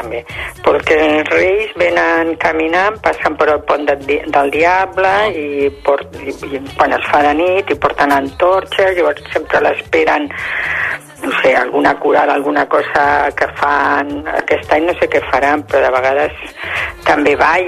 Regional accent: Andalusia, Spain; perquè nosaltres som d'Andalusia i el 24 és un dia molt important

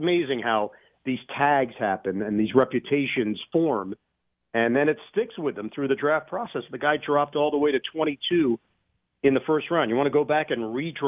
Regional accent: New York, United States; I grew up in New York.

